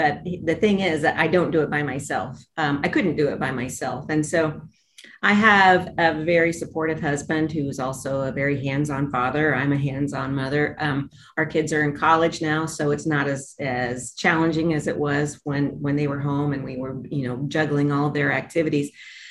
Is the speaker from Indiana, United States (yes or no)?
yes; Indiana, United States; I am an old-ish white woman born and raised in Indiana.